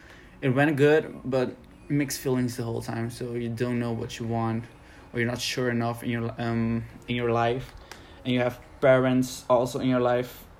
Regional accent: Rotterdam, South Holland, Netherlands; also born or lived in Aruba; Yeah, that's basically it. I'm just a Rotterdam city boy.

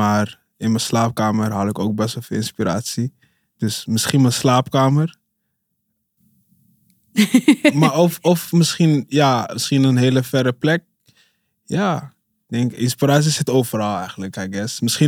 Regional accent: Amsterdam, North Holland, Netherlands; ik groeide op in Amsterdam-Oost bij de Dappermarkt, Muiderpoort.

